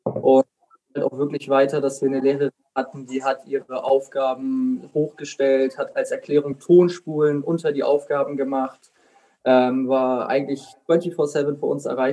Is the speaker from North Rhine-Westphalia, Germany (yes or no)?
no; Bremen, Germany; now in Hamburg, Germany; ich komme gebürtig aus Bremen, bin aber mittlerweile seit anderthalb Jahren in Hamburg